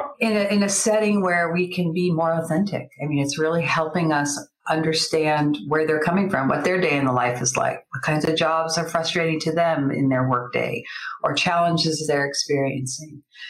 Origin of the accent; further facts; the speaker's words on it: Los Angeles, California, United States; They moved back to my hometown.